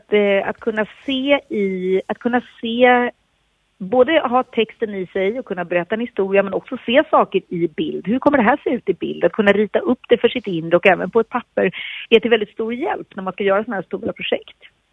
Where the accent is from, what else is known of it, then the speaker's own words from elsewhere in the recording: Vänersborg, Västra Götaland County, Sweden; I Vänersborg och Öxnered då där jag växte upp